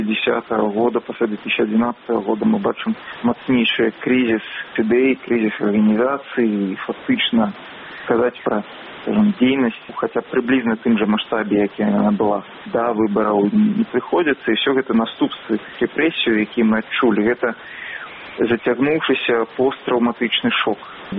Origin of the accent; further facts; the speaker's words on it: Belarus; мы белорусы, живем в иншей краине